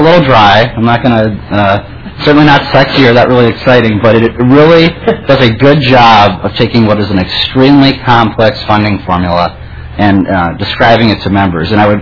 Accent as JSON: {"language": "English", "town": "Farmington", "region": "Minnesota", "country": "United States", "said": "I'm from Farmington."}